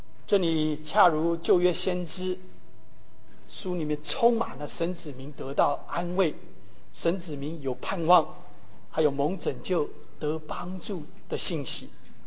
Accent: Kaohsiung, Taiwan; 我哥哥我岳母他们住在台北，但是我的老家住在高雄，所以我就转往高雄

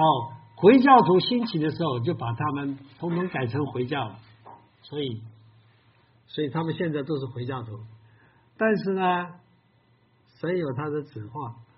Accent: China; 那么我们中国人至少欠他们一份情，三分之一的福音是从他们那里来的

